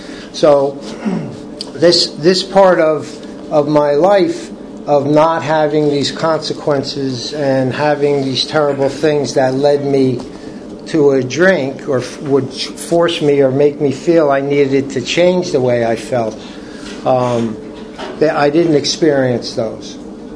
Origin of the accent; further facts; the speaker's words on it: Newark, New Jersey, United States; born there; And I was born in Newark, New Jersey. And I came from a very close Italian family, very strict Italian family